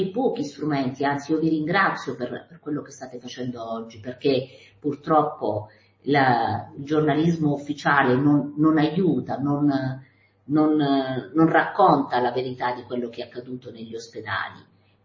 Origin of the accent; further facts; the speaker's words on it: Taranto, Apulia, Italy; Io sono di Taranto.